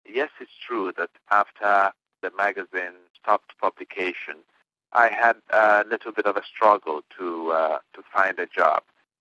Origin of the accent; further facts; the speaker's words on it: Nigeria; Igbos have a lot of gods, and each community will typically have its own god. And so there's a deity in my hometown called Ngene.